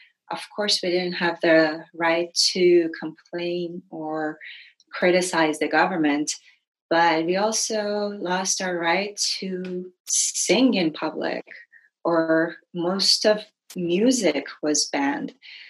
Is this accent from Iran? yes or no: yes; Iran; So I'm originally from Iran.